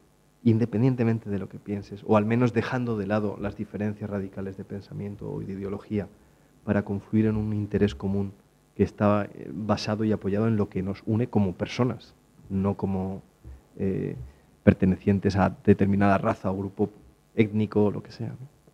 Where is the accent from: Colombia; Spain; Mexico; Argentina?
Spain; Valladolid, Castile and León; quiero saber catalán, que yo me crié en Valladolid, pero es que quiero saber catalán.